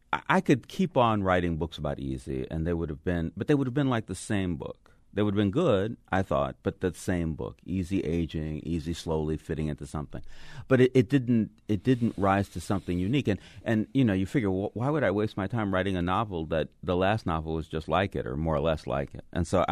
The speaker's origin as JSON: {"language": "English", "town": "Los Angeles", "region": "California", "country": "United States", "tie": "born or raised there", "said": "Yeah, absolutely. I grew up in South Central."}